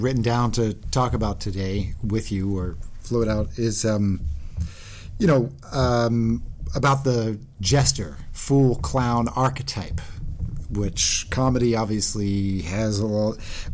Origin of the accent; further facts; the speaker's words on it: Philadelphia, Pennsylvania, United States; I'm from Philadelphia.